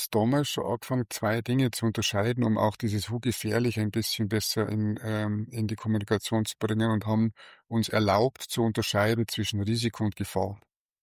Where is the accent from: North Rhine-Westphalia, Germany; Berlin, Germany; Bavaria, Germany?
Bavaria, Germany; Munich; ich bin selber auch teilweise in München groß geworden